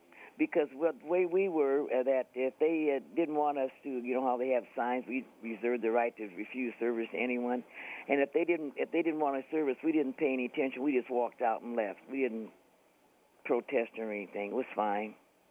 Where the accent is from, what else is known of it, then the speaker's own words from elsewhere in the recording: Fort Dodge, Iowa, United States; In Fort Dodge.